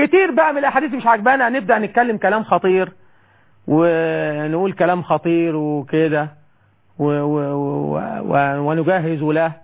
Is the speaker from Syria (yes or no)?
no; Egypt; ولحد عندنا في مصر بالرغم من الكلام ده كله